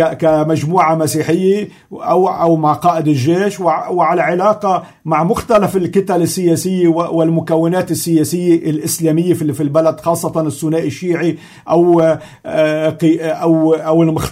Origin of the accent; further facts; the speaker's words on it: Lebanon; نحن ما فينا كلبنانيين